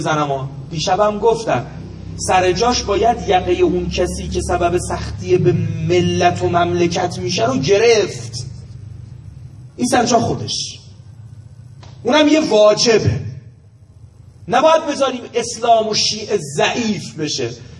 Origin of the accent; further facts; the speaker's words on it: Ahvaz, Khuzestan, Iran; من بچه اهوازم